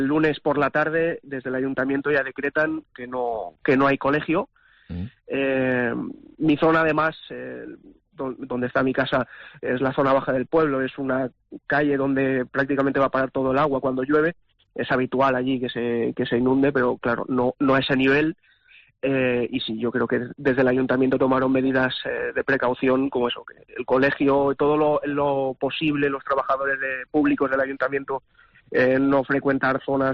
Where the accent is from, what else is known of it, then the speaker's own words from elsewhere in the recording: Tous, Valencian Community, Spain; En mi pueblo, que es Tous, que está como a 40 kilómetros al sur de la ciudad de Valencia